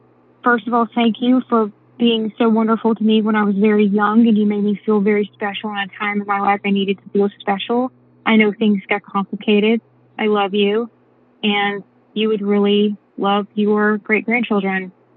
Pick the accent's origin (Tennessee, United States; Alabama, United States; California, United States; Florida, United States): Alabama, United States; Decatur; now in Birmingham, United States; I live in Birmingham, Alabama. And last weekend, I went back to my hometown, Decatur, Alabama. It's a small town